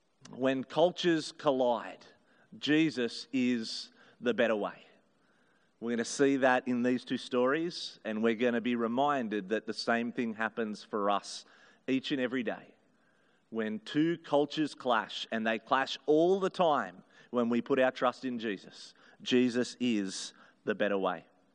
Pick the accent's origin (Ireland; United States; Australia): Australia; Wilberforce, New South Wales; I grew up in the Hawkesbury, out in a little town called Wilberforce, about 25 minutes from here, in a very, very white Anglo part of Sydney.